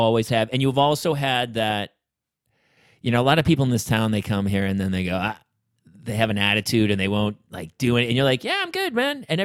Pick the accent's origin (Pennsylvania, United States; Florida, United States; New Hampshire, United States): New Hampshire, United States; Hooksett; now in Los Angeles, United States; We were New Hampshire. I was from Hooksett, New Hampshire, the small town.